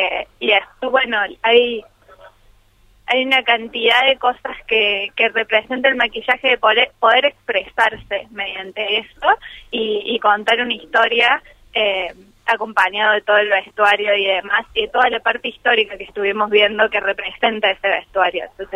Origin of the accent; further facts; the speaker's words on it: Villa María, Córdoba, Argentina; De Córdoba, de Villa María.